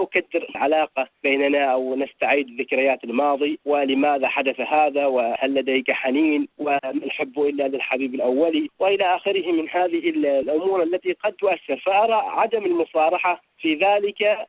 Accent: Oman; من سلطنة عمان، متزوج وأعمل مدرس

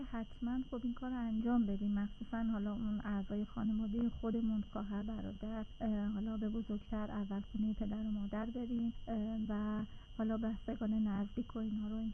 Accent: Tehran, Tehran Province, Iran; born there; now in Karaj, Iran; خودم متولد تهرانم ولی پدرم اصالتاً خوزستانی هستن.

